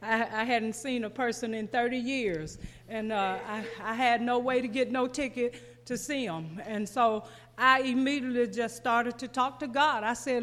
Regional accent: Clarksdale, Mississippi, United States; I knew they was from my hometown. And so something spoke to me and said, tell the security guard to go tell him that … is here from Clarksdale, Mississippi.

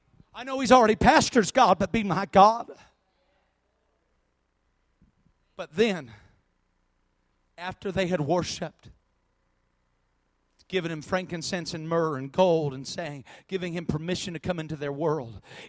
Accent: Iowa, United States; because when I grew up, where I grew up in Iowa, there ain't a whole bunch happening.

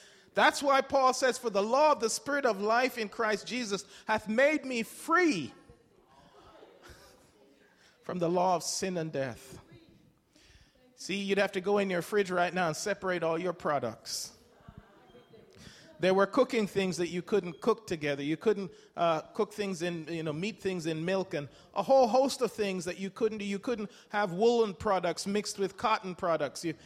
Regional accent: Jamaica; born there; where I was born in Jamaica, where my dad was sent to pastor

